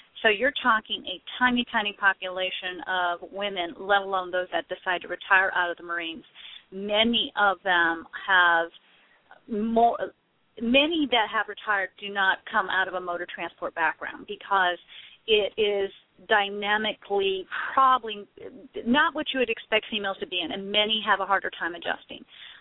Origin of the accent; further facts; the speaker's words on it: Sacramento, California, United States; Well, I grew up in California, primarily Sacramento, California